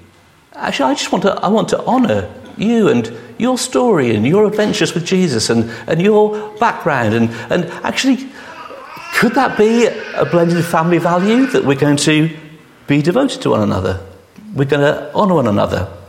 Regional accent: East of England, United Kingdom; I in my teenage years, I grew up in Norfolk.

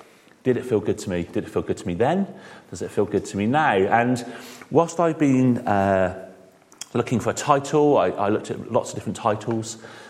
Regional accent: Kingswood, South West England, United Kingdom; I grew up in Kingswood, not far from here

